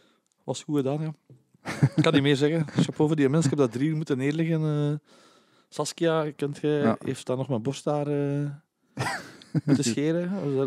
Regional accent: Aalst, East Flanders, Belgium; ik ben van Aalst.

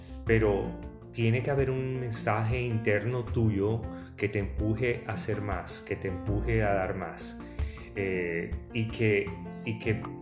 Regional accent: Colombia; Como colombiano, colombiano, pero como historiador venezolano.

